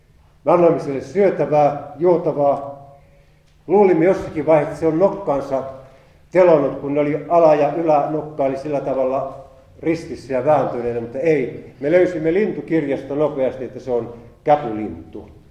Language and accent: Finnish; Ylistaro, South Ostrobothnia, Finland; moved away; Minä olen Etelä-Pohjanmaalta Ylistaron Untavallan kylästä kotoisin, mutta vuosikymmenet ollut sieltä poissa.